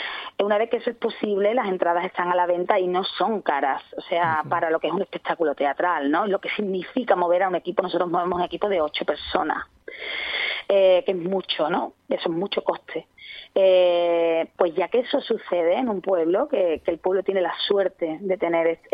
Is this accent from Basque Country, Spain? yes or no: no; Osuna, Andalusia, Spain; Claro, además yo soy de Osuna, o sea que yo soy paisana.